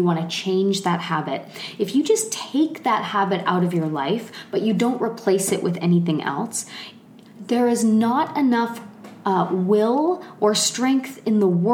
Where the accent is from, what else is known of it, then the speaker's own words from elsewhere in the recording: Canada; I grew up in Canada in a tiny, tiny place in a trailer park